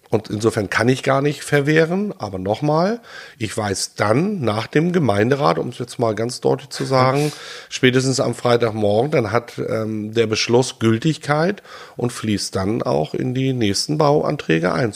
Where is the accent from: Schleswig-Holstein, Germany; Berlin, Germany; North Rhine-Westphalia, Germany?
Schleswig-Holstein, Germany; Rantum; Ich bin hier in Rantum aufgewachsen